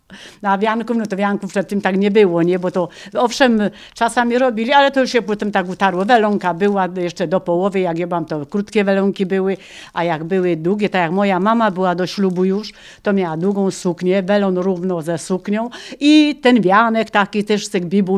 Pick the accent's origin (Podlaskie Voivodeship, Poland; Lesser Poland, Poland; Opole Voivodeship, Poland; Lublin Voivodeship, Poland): Lesser Poland, Poland; Skawica; Jestem ze Skawicy, gmina Zawoja.